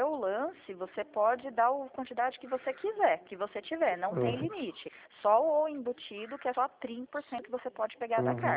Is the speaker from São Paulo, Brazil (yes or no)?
yes; Santa Bárbara, São Paulo, Brazil; Eu sou de Santa Bárbara, para dizer a verdade.